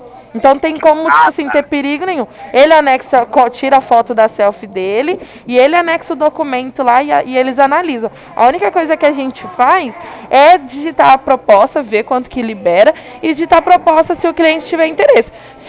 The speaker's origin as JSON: {"language": "Portuguese", "region": "São Paulo", "country": "Brazil", "said": "Eu sou do interior de São Paulo."}